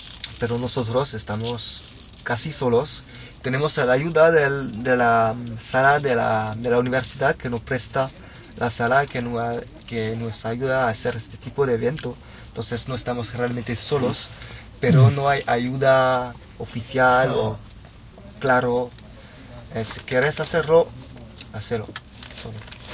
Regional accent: France; Spanish is a second language; Estoy aquí, en mi ciudad natal, en Francia, hablando español con vosotros.

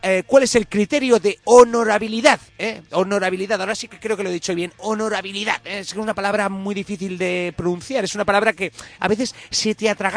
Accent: Spain; No, por eso somos españoles, joder. Lo llevamos en la sangre.

